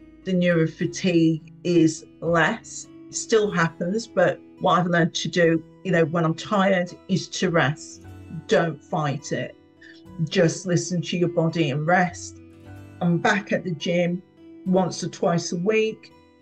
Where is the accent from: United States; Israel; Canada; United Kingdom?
United Kingdom; Birmingham, West Midlands; So I live in Birmingham and I'm from Birmingham.